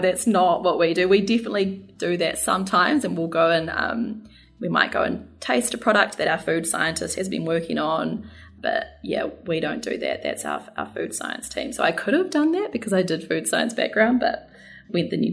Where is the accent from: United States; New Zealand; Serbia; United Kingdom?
New Zealand; South Island; now in Australia; So like you say, I'm a New Zealander, so I'm a Kiwi, currently living in Australia. Mm-hmm. So I grew up in New Zealand on a farm, actually, in the South Island.